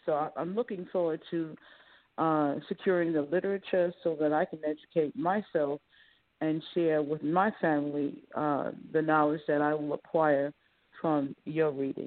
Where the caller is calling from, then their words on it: Phoenix, Arizona, United States; calling from Phoenix, Arizona.